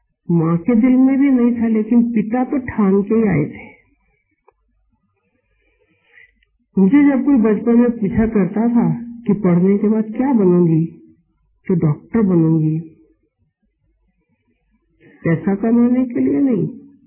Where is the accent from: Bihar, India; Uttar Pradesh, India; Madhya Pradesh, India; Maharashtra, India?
Maharashtra, India; Pune; born there; 31 मई 1950 मेरा जन्म पूना में हुआ